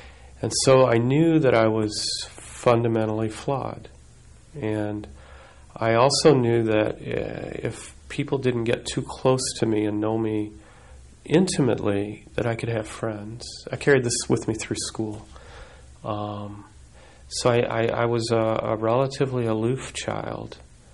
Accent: St. Louis, Missouri, United States; born there; I was born in St. Louis, in the city. I was the oldest child

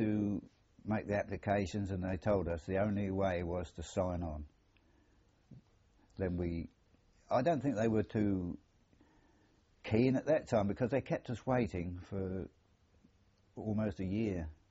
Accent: Eastbourne, South East England, United Kingdom; born there; I was born in Eastbourne, Sussex.

